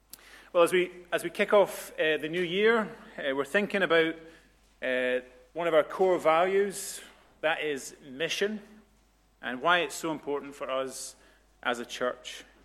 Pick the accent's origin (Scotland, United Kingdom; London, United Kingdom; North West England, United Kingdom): Scotland, United Kingdom; I'm Scottish